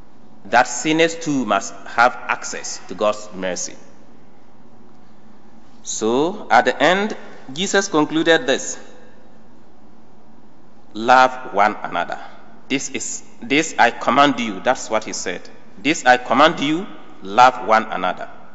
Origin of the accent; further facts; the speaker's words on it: Ghana; because I am a Ghanaian.